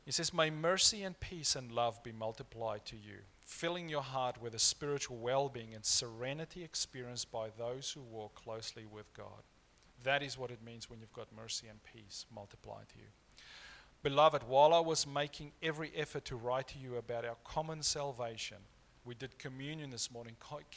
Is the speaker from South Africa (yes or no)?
yes; South Africa; I come from South Africa.